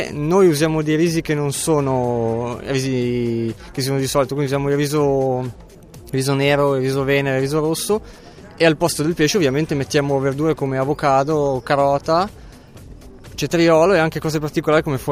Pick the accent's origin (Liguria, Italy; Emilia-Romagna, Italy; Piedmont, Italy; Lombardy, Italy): Piedmont, Italy; Castelletto; io, i miei non sono di Novara, io vengo da Castelletto, che è un paese un pochino vicino.